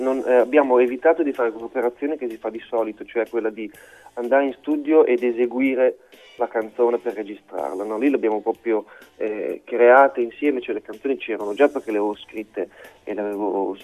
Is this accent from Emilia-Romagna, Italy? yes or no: yes; Fidenza, Emilia-Romagna, Italy; io vengo da quelle parti là, io sono di Fidenza, uh-huh, che sta a 10 km da lì